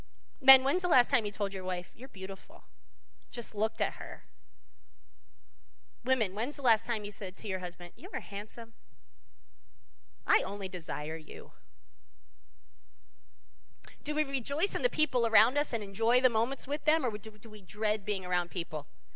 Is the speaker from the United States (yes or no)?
yes; Pennsylvania, United States; And I said, "Oh, I'm from Pennsylvania, too."